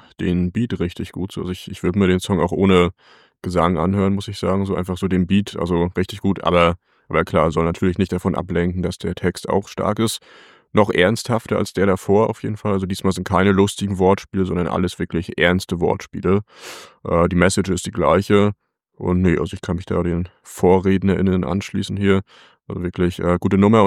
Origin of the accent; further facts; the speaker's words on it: Mecklenburg-Vorpommern, Germany; ich komme ja auch aus Mecklenburg-Vorpommern.